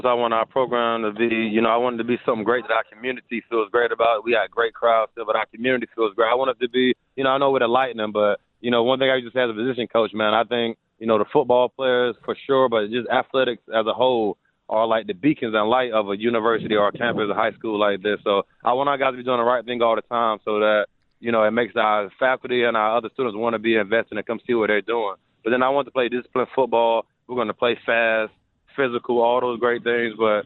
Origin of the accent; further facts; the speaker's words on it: New Bern, North Carolina, United States; I'm from New Bern, North Carolina, so on the coast, not too far away.